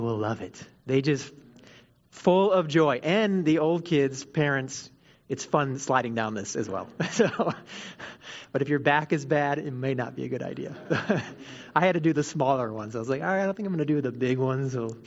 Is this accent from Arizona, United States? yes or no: no; Austin, Texas, United States; from Austin, Texas, and I'm excited to be able to worship with you all today.